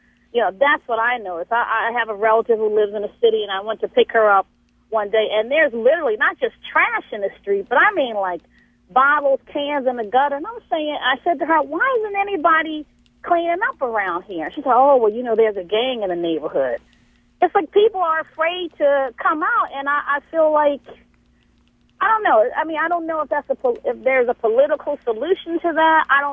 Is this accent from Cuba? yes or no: no; Baltimore, Maryland, United States; When I was growing up in East Baltimore, one of the things that I think Mayor Schaefer started at the time